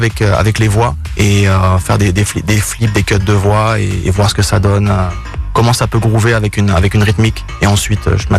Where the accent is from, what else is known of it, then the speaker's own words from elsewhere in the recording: France; parce que je suis français et c'est une salle mythique quand même.